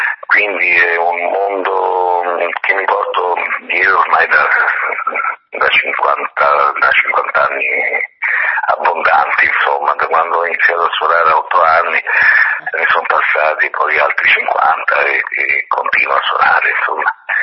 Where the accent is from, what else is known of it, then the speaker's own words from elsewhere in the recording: Rome, Lazio, Italy; la buona vecchia cucina romana, insomma, essendo romano